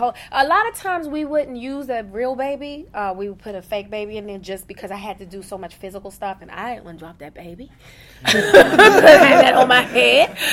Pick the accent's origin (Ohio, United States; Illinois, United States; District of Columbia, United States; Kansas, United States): District of Columbia, United States; Washington; I'm from Washington, D.C., and I'm from the hood. We're, you know, not in Baltimore, but where crack was being sold.